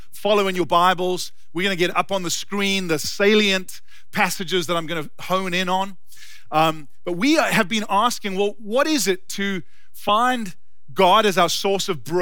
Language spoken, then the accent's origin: English; South Africa; now in California, United States; I grew up in South Africa, for those of you who don't know me, and worked in this restaurant, this steakhouse, while I was doing my education degree.